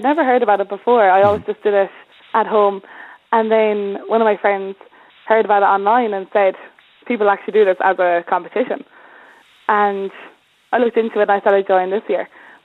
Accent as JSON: {"language": "English", "town": "Killarney", "region": "County Kerry", "country": "Ireland", "lives_now": "Wicklow, Ireland", "said": "No, I'm from Killarney in County Kerry."}